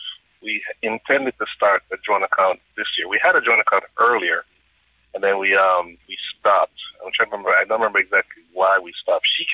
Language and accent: English; Jamaica; Part of the issue is I'm originally from Jamaica, born and raised. The situation under which I grew up, it's just different culture from here.